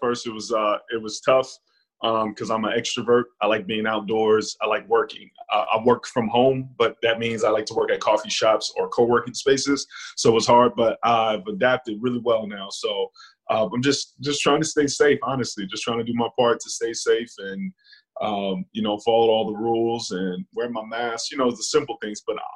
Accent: Phoenix, Arizona, United States; also born or lived in New York / Ohio / Dallas, Texas; Well, I'm a foster kid, so I'm from a lot of different places. I lived most of my life in Phoenix, Arizona, but I lived in New York, I lived in Ohio, I lived in Dallas, Texas

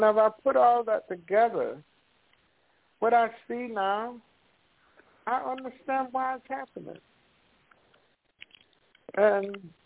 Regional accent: United States; growing up in America, being a member of a cult race, if they want to call it

